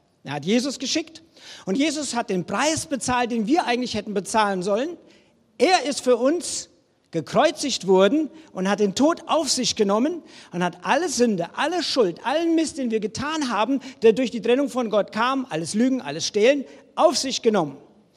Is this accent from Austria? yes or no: no; West Germany, Germany; ich als Wessi in den Osten komme ja mit was Gutem